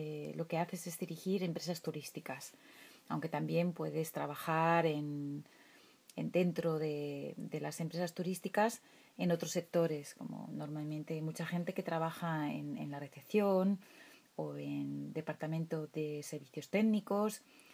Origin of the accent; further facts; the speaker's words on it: Miranda de Ebro, Castile and León, Spain; born there; tengo 48 años, muy joven todavía. Soy castellano-leonesa, bueno, española, primero de todo, claro, y nací en Miranda de Ebro. Mis padres, cada uno viene de una región. Mi padre es de Castilla y León